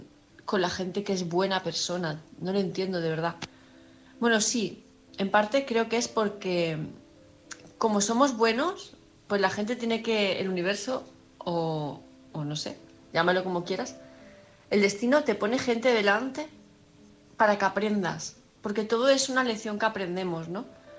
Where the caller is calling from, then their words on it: Palma de Mallorca, Balearic Islands, Spain; de Palma de Mallorca